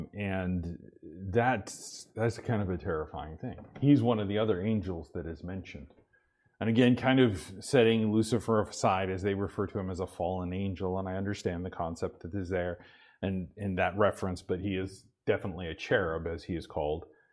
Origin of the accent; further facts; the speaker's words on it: Idaho, United States; I grew up in Idaho. What is Idaho famous for?